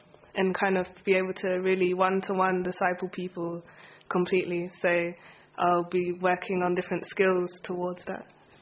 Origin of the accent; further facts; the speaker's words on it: Bedford, East of England, United Kingdom; I'm from Bedford, so just the other side of the country.